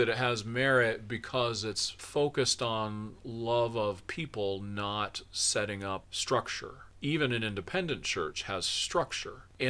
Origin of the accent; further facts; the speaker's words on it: New England, United States; So I grew up in New England, And at the center of almost every New England town is a big white church with a steeple